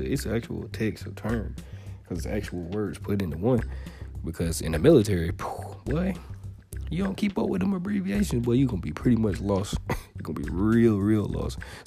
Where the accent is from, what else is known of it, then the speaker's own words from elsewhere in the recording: Georgia, United States; And then when I moved down here from Georgia, I was had a sling of like, what you want, you know, like what you want.